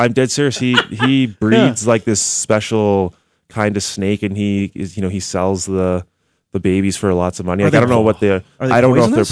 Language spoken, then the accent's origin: English; Calgary, Alberta, Canada; I'm from Calgary.